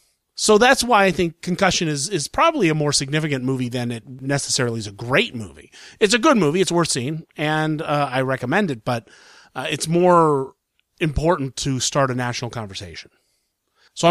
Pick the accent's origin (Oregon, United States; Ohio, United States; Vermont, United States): Ohio, United States; Columbus; I'm from Ohio. I'm from Columbus, Ohio.